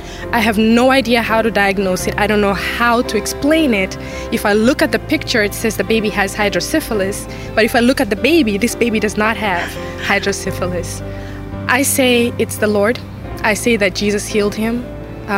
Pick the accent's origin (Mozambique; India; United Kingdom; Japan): Mozambique; I am from Mozambique.